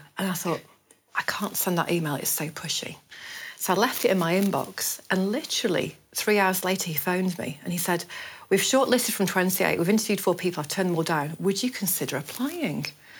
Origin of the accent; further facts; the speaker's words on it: Lancaster, North West England, United Kingdom; because I'm from Lancashire, and Lancaster actually